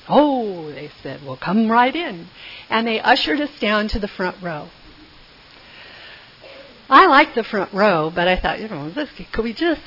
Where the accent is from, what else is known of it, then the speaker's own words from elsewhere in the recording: Whittier, California, United States; But I'm a California girl. I grew up in Whittier and in a liberal Protestant church.